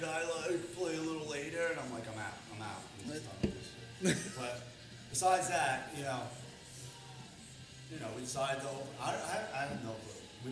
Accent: Bayside, New York, United States; I grew up in Bayside, so I kind

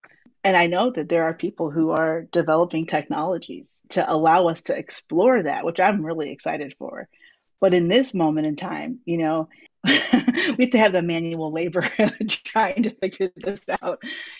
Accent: Midwest, United States; I grew up in the Midwest and I'm like, I started to realize, yes, my race and my ethnicity and my cultural upbringing does influence me

